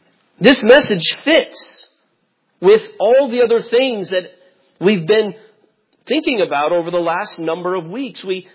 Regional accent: Indianapolis, Indiana, United States; I grew up in Indianapolis, Indiana

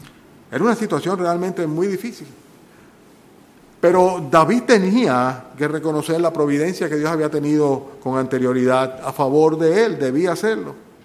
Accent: Dominican Republic; que se pusieran, como diríamos dominicanos, capicúan, o sea, se pusieran chivos

